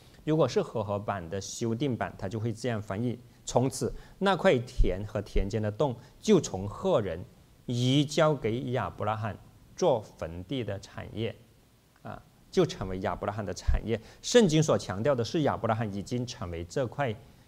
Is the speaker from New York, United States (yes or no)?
no; California, United States; 特别是对我们，比如说在我们加州人来说吧